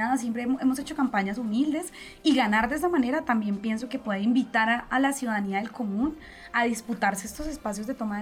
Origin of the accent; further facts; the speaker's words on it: Santander, Colombia; poder volver a mi tierra y hacer campaña ya con mi gente, con mi familia, y no solo en Santander, recorrer este país